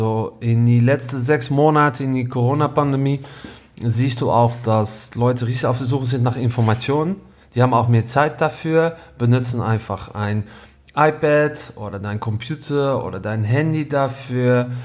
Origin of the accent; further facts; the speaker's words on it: Netherlands; German is a second language; Ich bin Holländer